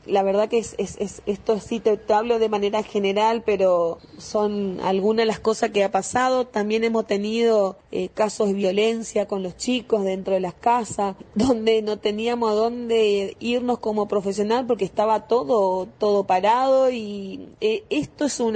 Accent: Corrientes, Argentina; En mi provincia, por ejemplo, que estamos en fase 3, yo soy de Corrientes Capital

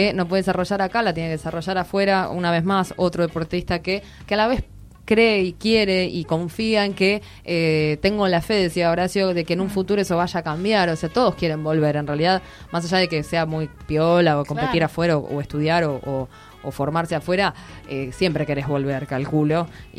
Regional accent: Tigre, Buenos Aires Province, Argentina; now in Buenos Aires, Argentina; Ofuscada estaba yo cuando me vine de Tigre a vivir a Capital, estoy lejos, mi familia, el jardín

